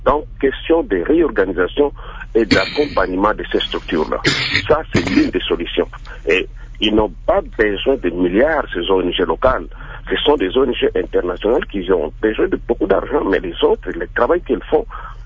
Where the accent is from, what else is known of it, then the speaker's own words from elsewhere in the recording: DR Congo; parce que je suis congolais après tout